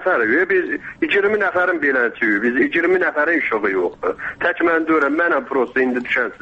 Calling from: Mahammadli, Imishli District, Azerbaijan; İmişli rayon Məhəmmədli kəndi

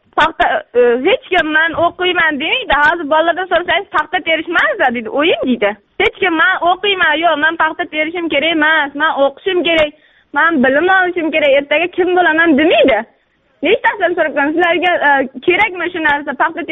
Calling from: Qumqo'rg'on, Surxondaryo Region, Uzbekistan; Qumqo'rg'on tumanidan.

